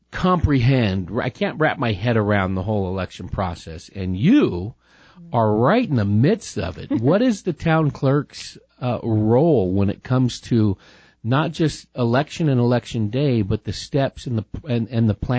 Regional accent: California, United States; I'm a Californian myself.

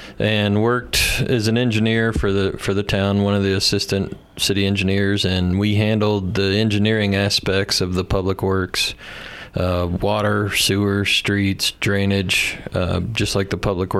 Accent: Huntsville, Alabama, United States; I was born and raised in North Alabama in Huntsville.

